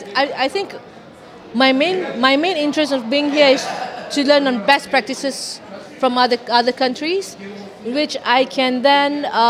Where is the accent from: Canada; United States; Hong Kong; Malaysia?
Malaysia; I'm from Malaysia. I'm here because this is where my family is, the community.